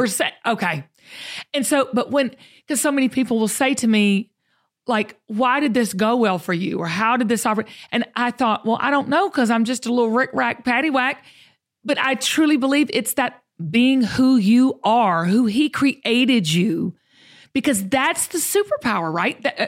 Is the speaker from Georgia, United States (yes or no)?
yes; Georgia, United States; You're from the South too, girl. You're in North Carolina. I'm from Georgia. We're a little bit slower.